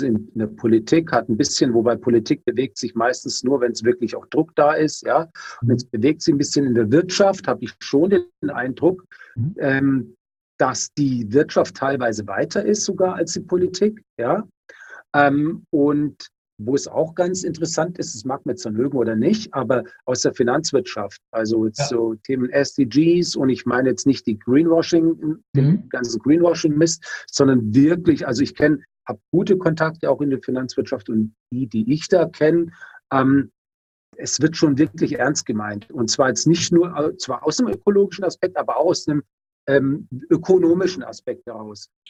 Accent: Bavaria, Germany; ich bin aber in Nordbayern, in Oberfranken aufgewachsen. Ja. Und ansonsten habe ich 8 Jahre im Ausland gelebt.

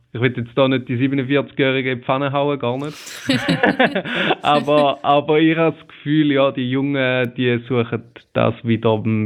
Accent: Thurgau, Switzerland; Für uns als Thurgauer hört die Schweiz nach Zürich auf.

